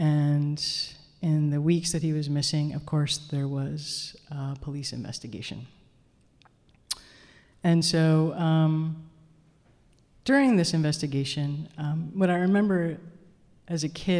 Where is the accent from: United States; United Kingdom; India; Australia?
United States; Ossining, New York; So we grew up in Ossining, New York. My mom and her family actually grew up in the neighboring town, Briarcliff Manor